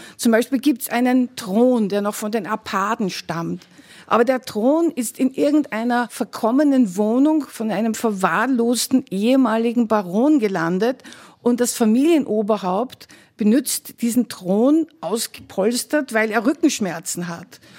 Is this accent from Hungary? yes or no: yes; Hungary; Wenn man das als Ungar liest, muss man natürlich noch viel mehr lachen